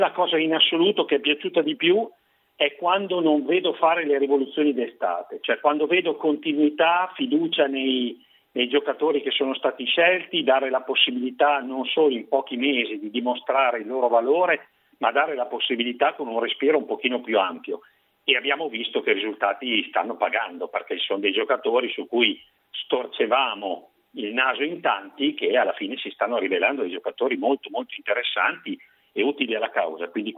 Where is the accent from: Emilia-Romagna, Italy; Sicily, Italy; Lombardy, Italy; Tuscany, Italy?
Tuscany, Italy; Mozzano; noi siamo di Mozzano tutte e due